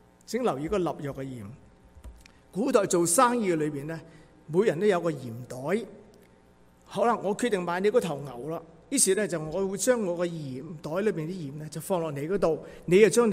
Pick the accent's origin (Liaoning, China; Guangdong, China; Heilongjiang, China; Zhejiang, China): Guangdong, China; 鼻咽癌、啊、我们广东人、啊、但是在北方人就吃很多腌制的东西